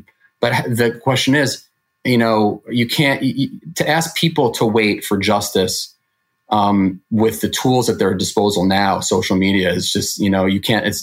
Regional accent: New York, United States; I'm originally from New York, and a lot of people think nowadays that New York is this liberal bastion, this kind of fortress of democratic politics.

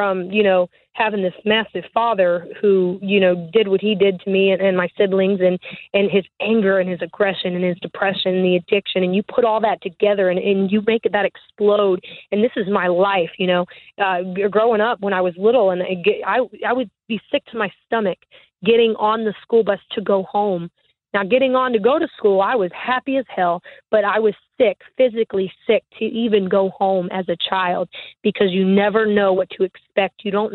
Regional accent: the South, United States; we didn't really watch TV growing up, and I'm from the South

